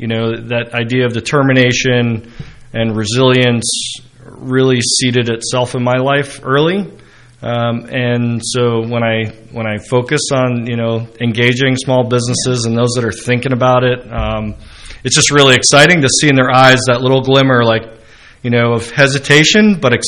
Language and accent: English; Ho-Ho-Kus, New Jersey, United States; Vicki, so I grew up in Hohokus, New Jersey, so it's not too far from here, about an hour to hour and a half, depending on traffic.